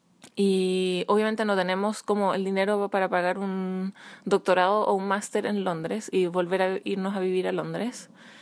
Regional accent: Chile; moved away; Desde que nos fuimos de Chile, la idea siempre ha sido encontrar un lugar

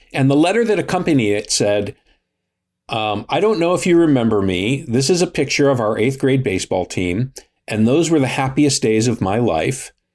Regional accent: Buffalo, New York, United States; And I'm from Buffalo, New York, and I went into the Air Force. I got out in 1988, I think it was. And I went back to Buffalo

